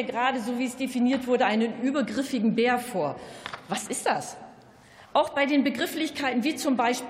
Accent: Lower Saxony, Germany; ich komme auch aus Niedersachsen, ich kenne die Problemlage.

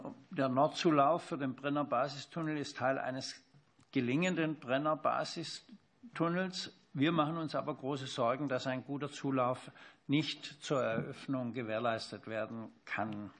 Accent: Stuttgart, Baden-Württemberg, Germany; Ich komme aus Stuttgart

